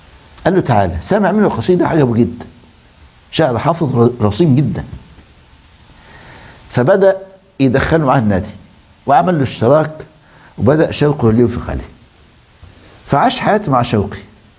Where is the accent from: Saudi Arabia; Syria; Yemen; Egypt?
Egypt; كان عندنا في مصر الشعراء القدامى في عصر الحديث مش بعيد